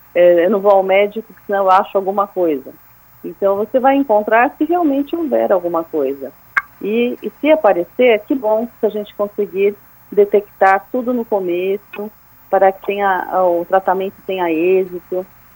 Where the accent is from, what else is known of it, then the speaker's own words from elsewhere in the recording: Brazil; e nós, como brasileiros, temos que cada vez mais ficarmos atentos à prevenção de doenças